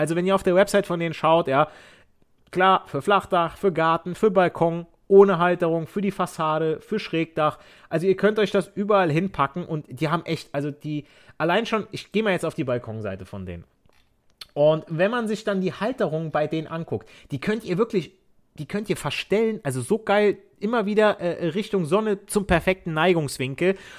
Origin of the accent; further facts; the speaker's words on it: Southern Italy, Italy; Das ist wie, wenn ich in Italien bin, ich als Süditaliener, ich spreche auch Dialekt.